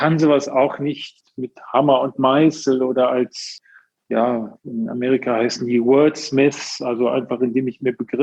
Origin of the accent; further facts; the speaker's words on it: Bonn, North Rhine-Westphalia, Germany; born there; ich bin auch Rheinländer. Ich bin geboren in Bonn und war zuletzt viel in Köln auch.